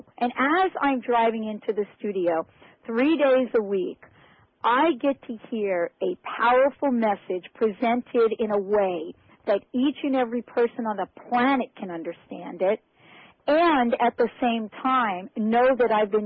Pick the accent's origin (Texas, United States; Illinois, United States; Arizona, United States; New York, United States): New York, United States; you know I'm from New York